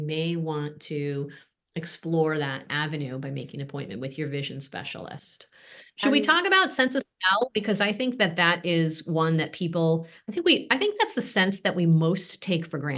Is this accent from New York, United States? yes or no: no; Chicago, Illinois, United States; I grew up outside of Chicago. We could tell as kids when it was going to rain by the smell in the air.